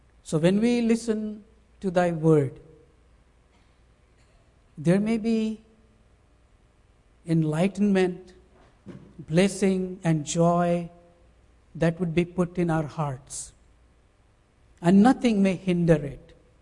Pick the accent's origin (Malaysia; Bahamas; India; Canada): India; English is a second language; now in United States; I come from India, and a little bit brief story if I would like to share with you.